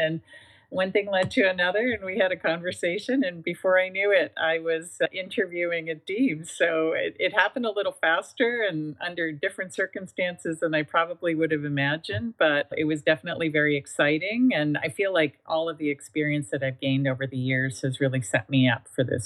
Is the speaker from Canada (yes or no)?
yes; Canada; now in United States; I am Canadian by birth, and I spent most of my life in Canada.